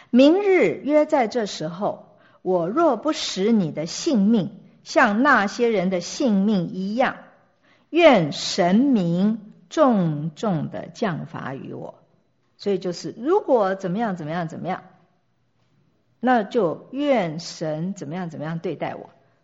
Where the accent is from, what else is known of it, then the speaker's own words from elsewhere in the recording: China; 我们从中国来的